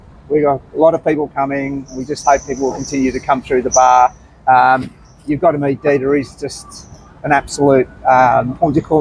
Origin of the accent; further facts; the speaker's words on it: Wales, United Kingdom; Wales, look, I'm Welsh